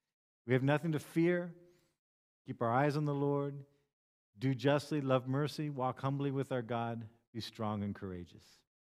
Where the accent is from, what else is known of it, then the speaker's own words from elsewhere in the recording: Ghana; when I was growing up in Ghana. I lived in Ghana in West Africa when I was a child